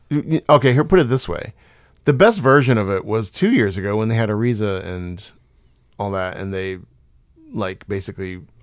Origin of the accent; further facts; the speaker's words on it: Houston, Texas, United States; And I don't like Houston that much, even though I'm from Houston.